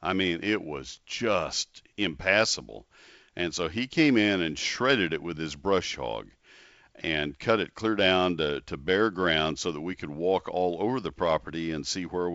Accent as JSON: {"language": "English", "town": "College Station", "region": "Texas", "country": "United States", "tie": "born or raised there", "said": "Yeah, I grew up with it in College Station. I've known it all my life. We live outside the Dallas-Fort Worth area"}